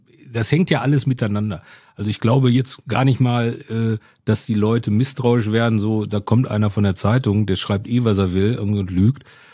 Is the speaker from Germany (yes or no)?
yes; Bochum, North Rhine-Westphalia, Germany; ich komme ja aus Bochum